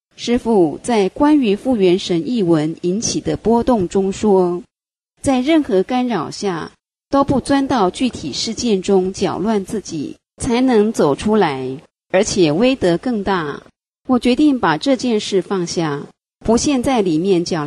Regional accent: Northeast China, China; 就说我们东北人直性子，别拐弯，有啥事就直说

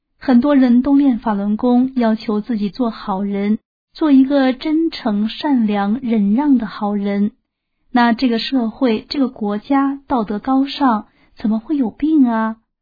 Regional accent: China; 我们中国人讲3尺头上有神灵

